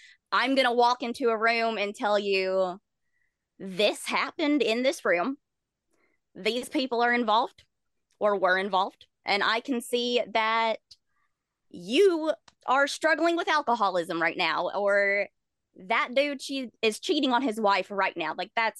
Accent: Bible Belt, United States; Oh yeah. I grew up in the Bible Belt. That's still a thing right now.

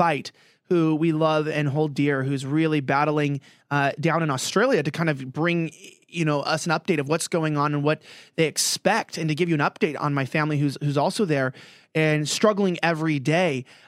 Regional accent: United States; And maybe that's just the American in me

